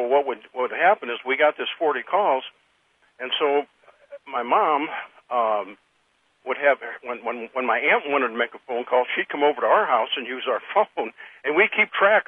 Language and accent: English; St. Louis, Missouri, United States; I grew up in Walnut Park up in North St. Louis County back in the 40s and 50s.